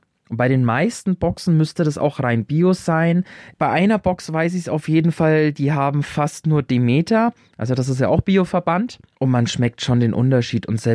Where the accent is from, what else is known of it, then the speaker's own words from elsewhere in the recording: Berlin, Germany; vor allem für mich als Berliner